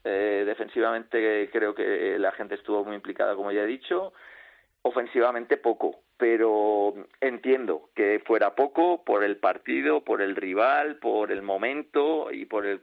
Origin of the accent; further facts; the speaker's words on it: Valencia, Valencian Community, Spain; es verdad que yo soy de Valencia, que tengo a la familia allí